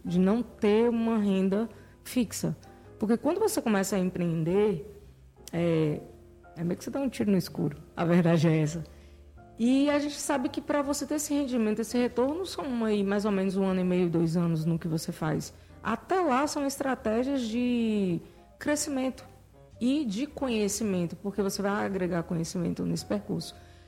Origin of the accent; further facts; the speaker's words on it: Itapetinga, Bahia, Brazil; Eu vinha na minha cidade, que eu sou de Tapetinga, gente, eu não sou de Vitória da Conquista. Vitória da Conquista me abraçou. Eu vim trabalhar aqui no Senac.